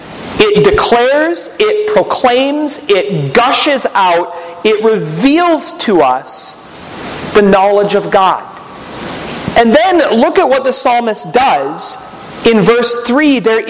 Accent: Minnesota, United States; now in California, United States; So I already told you a couple times this evening, I grew up in Minnesota.

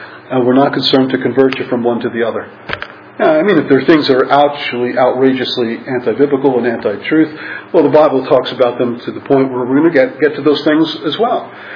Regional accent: New York, United States; It's kind of like being a New Yorker hitchhiking your way through Nebraska. That was me as a teenager.

